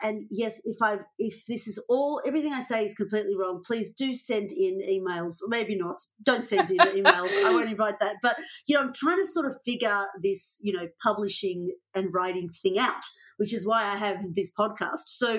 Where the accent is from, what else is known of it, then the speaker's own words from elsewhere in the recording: Australia; I am Australian